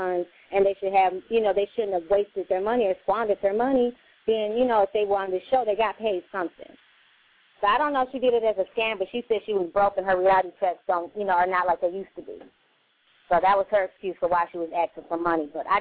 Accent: Bronx, New York, United States; and you know, I'm from the Bronx. I'm poor.

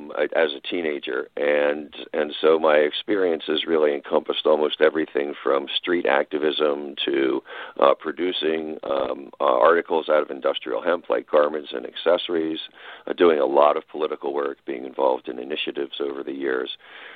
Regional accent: Washington, District of Columbia, United States; I was growing up in Washington, D.C., in a civil rights household.

